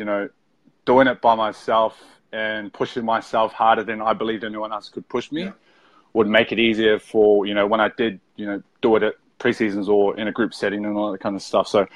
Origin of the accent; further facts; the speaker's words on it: Auckland, New Zealand; in Auckland, and, you know, we always come over to Oz to kind of see family and all that kind of stuff.